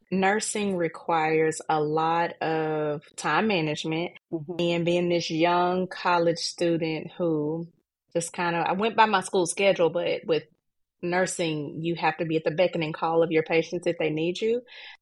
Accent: West Memphis, Arkansas, United States; Well, I'm from West Memphis, Arkansas. Small town, had a lot of friends growing up. I come from a very large family.

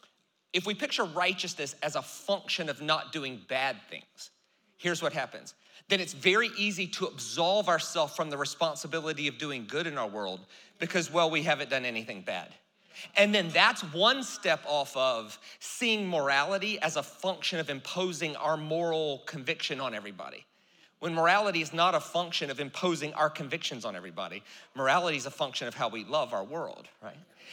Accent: the South, United States; So I grew up in the South, and the word righteousness in the South, in America, was a function of not doing bad things, right?

